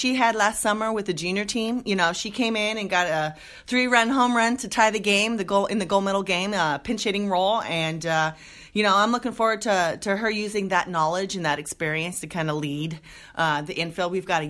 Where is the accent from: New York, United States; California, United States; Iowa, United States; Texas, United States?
California, United States; Los Angeles; I'm from Los Angeles area.